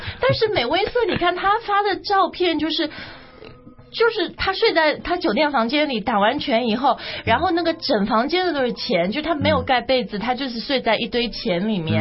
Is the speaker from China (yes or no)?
yes; China; 美国人觉得傻花钱，我们中国人也觉得他是这个样子，对吧？